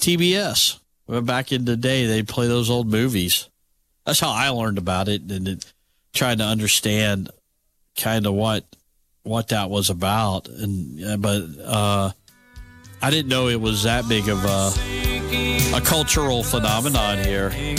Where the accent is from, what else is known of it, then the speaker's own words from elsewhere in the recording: South Korea; I come from South Korea.